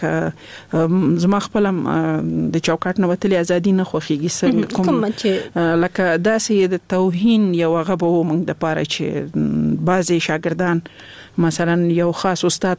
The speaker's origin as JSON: {"language": "Pashto", "region": "Laghman", "country": "Afghanistan", "also_born_or_lived": "Nangarhar", "said": "زه خپل د لغمان ولایت يم"}